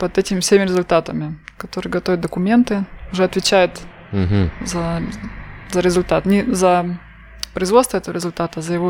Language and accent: Russian; Novosibirsk, Novosibirsk Oblast, Russia; now in Innsbruck, Austria; Потому что я из Новосибирска, это все-таки еще большой город.